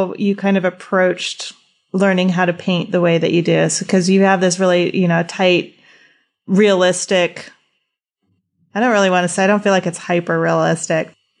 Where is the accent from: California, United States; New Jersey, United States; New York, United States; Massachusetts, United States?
California, United States; You know, I grew up in California, but I didn't grow up next to the ocean.